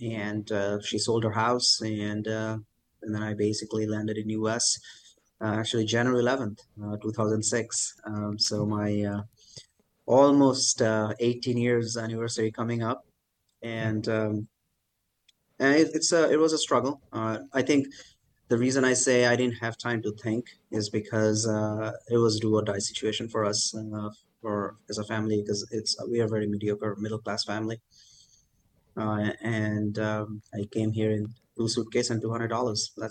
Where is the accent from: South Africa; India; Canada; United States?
India; Kolkata, West Bengal; So I grew up in an eastern city. So India has four metro cities. And I grew up in Calcutta.